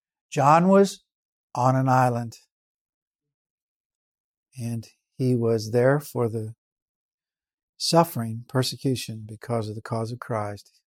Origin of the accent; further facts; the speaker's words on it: Oklahoma, United States; I'm from Oklahoma. I was raised and born in Oklahoma.